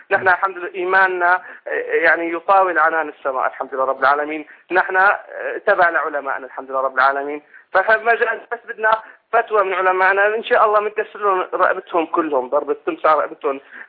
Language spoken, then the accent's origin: Arabic; Syria; نحن شعب سوري في بلاد الشام